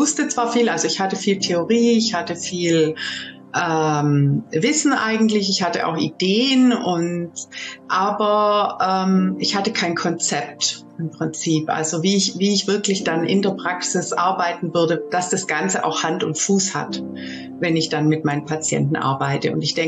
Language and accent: German; Baden-Württemberg, Germany; Ich bin Heilpraktikerin. Ich komme aus Baden-Württemberg, also aus dem Kreis Heidenheim.